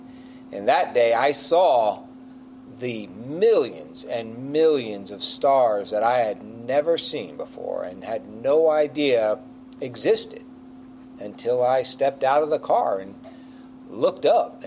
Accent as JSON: {"language": "English", "region": "Northeast", "country": "United States", "tie": "born or raised there", "said": "Now, I grew up in the Northeast, where there's a lot of cities around, a lot of towns close by."}